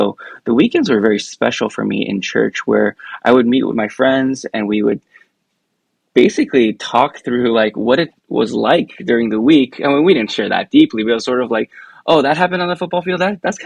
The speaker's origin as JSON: {"language": "English", "town": "Los Angeles", "region": "California", "country": "United States", "tie": "born or raised there", "said": "You know, I grew up around Los Angeles. I'm from the Pasadena, Glendale area. My parents are immigrants from Korea."}